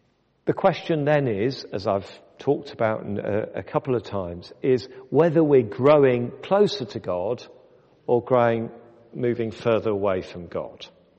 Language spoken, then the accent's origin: English; United Kingdom; We're British, for goodness sake. It's our national pastime.